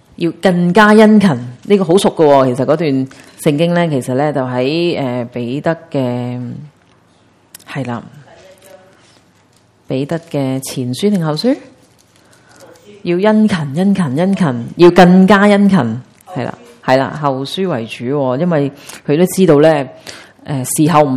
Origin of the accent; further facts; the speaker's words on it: Hong Kong; 即系譬如将我哋香港人打散晒啦